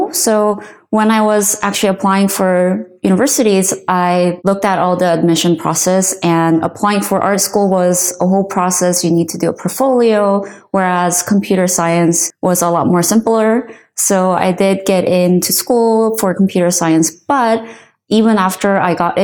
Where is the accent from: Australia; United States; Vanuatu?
United States; Midwest; I grew up in the Midwest, in the countryside, and tech wasn't really part of my life or conversation in my family.